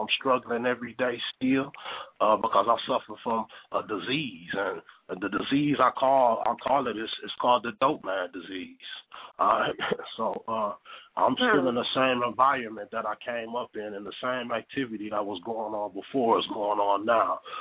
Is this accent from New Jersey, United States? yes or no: no; Minneapolis, Minnesota, United States; I'm an individual who came up in an underserved community. I'm from Minneapolis, Minnesota, from North Minneapolis, and it's labeled as one of the most high crime areas here in our state.